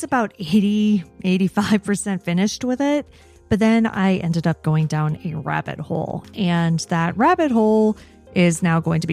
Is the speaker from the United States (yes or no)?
yes; Hawaii, United States; born there; every time I told people when I was a kid that I was born in Hawaii